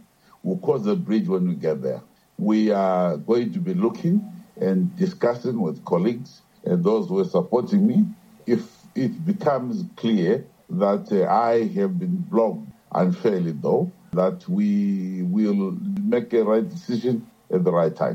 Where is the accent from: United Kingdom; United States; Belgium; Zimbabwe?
Zimbabwe; I'm a Zimbabwean, born and bred in Zimbabwe.